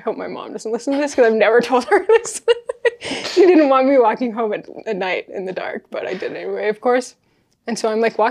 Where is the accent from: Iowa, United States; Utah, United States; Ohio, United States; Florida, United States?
Utah, United States; Salt Lake City; Yeah, I'm a juggler. I'm from Salt Lake City. Woo, represent.